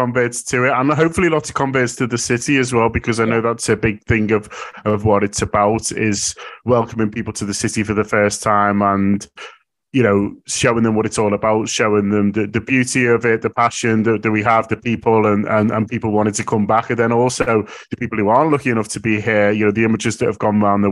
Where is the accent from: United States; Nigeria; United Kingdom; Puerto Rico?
United Kingdom; Liverpool, North West England; And that gave me a lot of pride, do you know what I mean, as a Scouser.